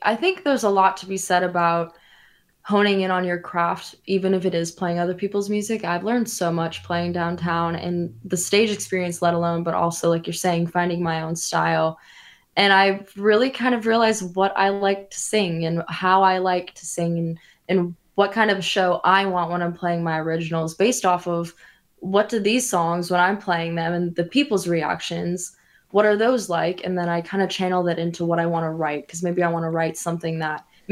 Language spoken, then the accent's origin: English; Minnesota, United States; born there; when it comes to Minnesota, I can't do it. It's my birthplace.